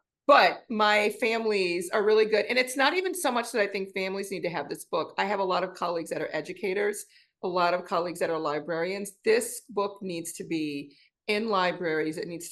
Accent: New Orleans, Louisiana, United States; You know, I'm from New Orleans, like taxi.

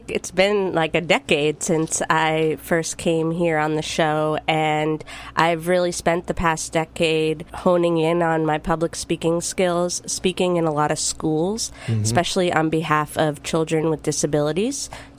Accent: Weymouth, Massachusetts, United States; Yes, I grew up in Weymouth.

